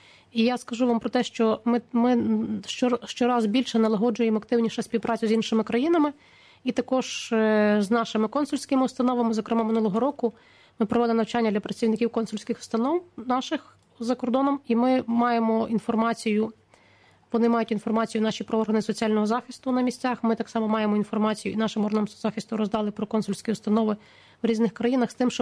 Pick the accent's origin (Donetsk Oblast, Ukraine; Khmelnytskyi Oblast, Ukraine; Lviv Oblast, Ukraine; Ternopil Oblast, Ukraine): Lviv Oblast, Ukraine; Lviv; потім воно з'являється у Львові, в моєму рідному місті